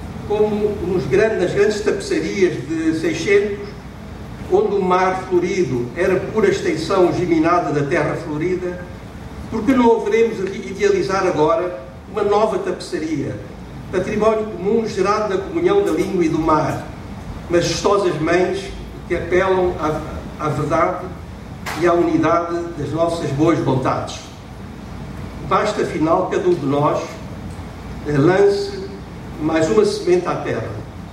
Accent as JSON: {"language": "Portuguese", "country": "Macau", "said": "quando falo de Macau, minha terra, da minha família, vive há 10 gerações."}